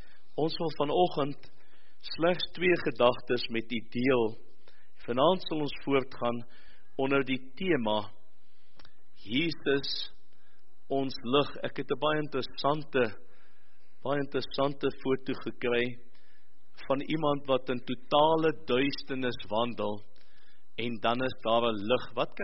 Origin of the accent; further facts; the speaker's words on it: Western Cape, South Africa; accent: Cape dialect; Dis amper soos my dialek. My dialek kom uit die Kaap uit.